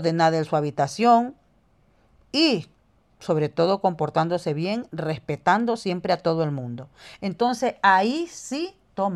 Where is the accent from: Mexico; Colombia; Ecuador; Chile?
Ecuador; Yo, sin ir muy lejos, que me crié en Ecuador, que es América Latina